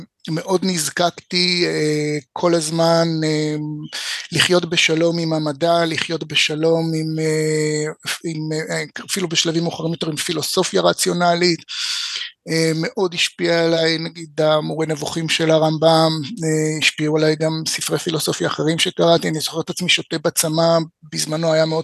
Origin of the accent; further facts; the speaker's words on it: Ra'anana, Central District, Israel; אני בא מבית ימני, אבל זה לא בית קלאסי. זאת אומרת, מצד אחד כאילו עברתי את המסלול הקלאסי של הציונות הדתית, למדתי, גדלתי ברעננה